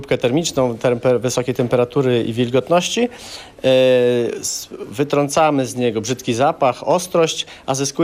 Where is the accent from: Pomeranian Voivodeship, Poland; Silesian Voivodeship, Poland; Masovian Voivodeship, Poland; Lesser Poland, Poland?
Pomeranian Voivodeship, Poland; Jestem rolnikiem z Żuław.